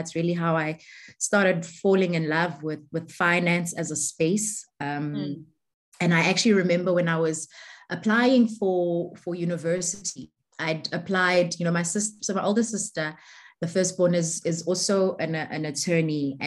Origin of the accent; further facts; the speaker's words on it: Pretoria, Gauteng, South Africa; I'm originally from Pretoria, born and raised in Pretoria. Originally from my family's, we were originally based on Mamlodi, Kosifo, and then moved to Silverton and then eventually to Fairy Glen.